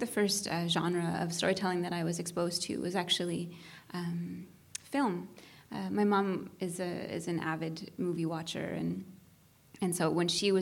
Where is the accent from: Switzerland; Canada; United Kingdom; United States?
Canada; Saskatchewan; I grew up actually in Saskatchewan, and the town that I grew up in as a rather small child, we didn't have a lot of theater. It was really more of a sports town.